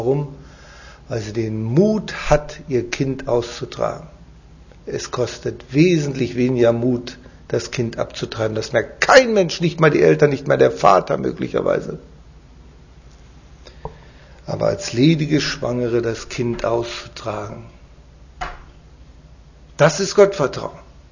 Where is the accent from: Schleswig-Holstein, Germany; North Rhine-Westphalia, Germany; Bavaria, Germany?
North Rhine-Westphalia, Germany; ich komme aus dem Siegerland, da ist das ganz besonders schlimm